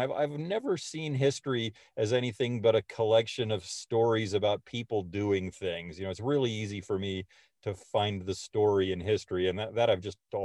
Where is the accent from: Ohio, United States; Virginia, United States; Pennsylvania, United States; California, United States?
California, United States; both my parents are English, and although I grew up in California, we would always go back to England to visit family.